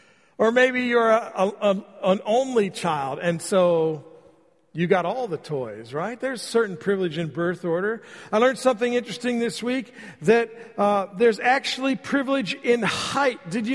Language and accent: English; United States; born there; For example, I was born in the United States. That's a privilege.